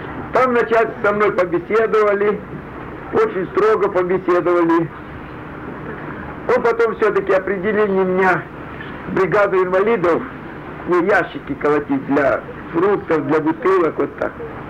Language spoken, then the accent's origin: Russian; Zhambyl, Jambyl Region, Kazakhstan; Откуда ты? Я говорю, из Жамбула.